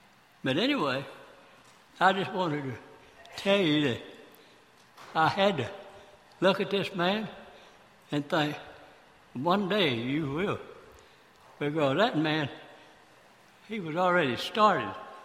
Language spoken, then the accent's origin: English; Jonesboro, Arkansas, United States; now in Grove, United States; Well, I'm from Jonesboro, Arkansas. I moved to Grove, Oklahoma. I quit farming, rice farming, and wanted to be in real estate.